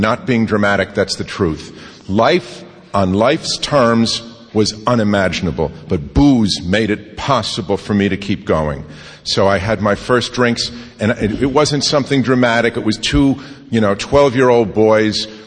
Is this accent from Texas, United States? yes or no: no; New York, United States; I come from New York, which is known to be a very liberal, very dangerous, very wild city